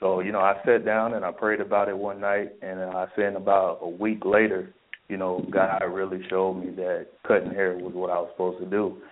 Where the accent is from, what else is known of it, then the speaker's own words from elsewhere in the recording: Cincinnati, Ohio, United States; now in Georgia, United States; I am from Cincinnati, Ohio. I got started as a barber. I started cutting hair when I was 12 years old. I was visiting my mother here in Georgia at the age of 16, just for a summer break.